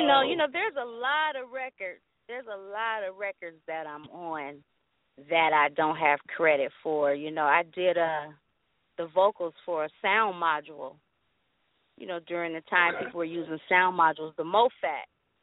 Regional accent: Dayton, Ohio, United States; moved away as an adult; I reached of age, I said, let me come on out here to California. And, you know, that's what I did. I'm from Dayton, Ohio.

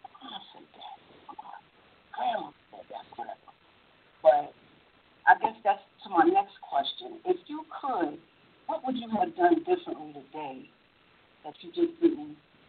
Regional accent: Queens, New York, United States; Yeah, I can relate to that because I'm also from South Jamaica, Queens, and it's not it wasn't easy, you know, in our time.

